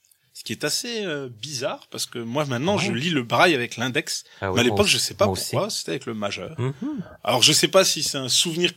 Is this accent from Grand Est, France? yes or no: yes; Mulhouse, Grand Est, France; born there; je suis né à Mulhouse, Donc Mulhouse, c'est une ville en Alsace, pas très loin de Strasbourg. L'agglomération mulhousienne compte à peu près une centaine de milliers d'habitants.